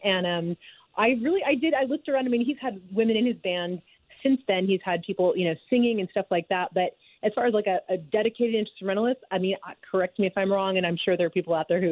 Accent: Kansas City, Missouri, United States; Yeah, I'm from Kansas City. And, you know, I grew up playing classical music.

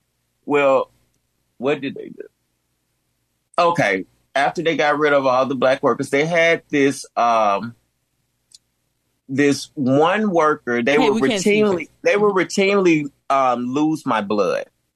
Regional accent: Mississippi, United States; Well, I grew up in Mississippi.

